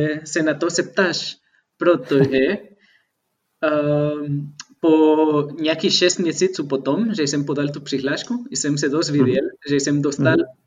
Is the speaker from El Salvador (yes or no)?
yes; El Salvador; Czech is a second language; now in Czech Republic